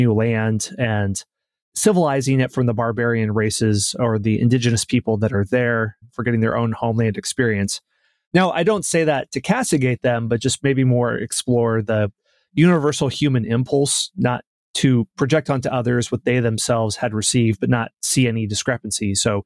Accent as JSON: {"language": "English", "town": "Kansas City", "region": "Missouri", "country": "United States", "tie": "born or raised there", "said": "in my hometown of Kansas City"}